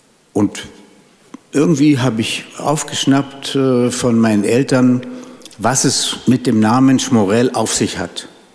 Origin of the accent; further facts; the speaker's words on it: Munich, Bavaria, Germany; mit meiner Kindheit in Harlaching zusammenhängt. Ich habe dann das Abitur gemacht, 1957 in München, im Ludwigsgymnasium.